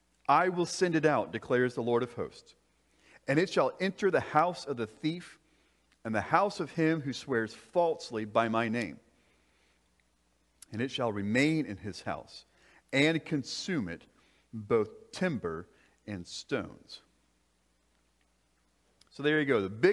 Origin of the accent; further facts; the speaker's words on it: Florida, United States; or if you're like me and you had the privilege of growing up in Florida, getting to lay on the beach in the airplane flying